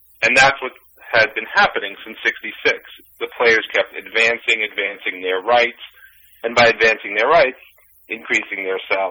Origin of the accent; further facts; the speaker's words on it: Brooklyn, New York, United States; I grew up in Brooklyn and Long Island